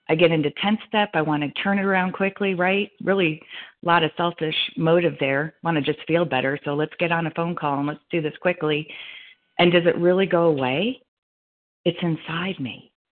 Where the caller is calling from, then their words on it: Colorado, United States; a real compulsive overeater, and I'm calling in from Colorado.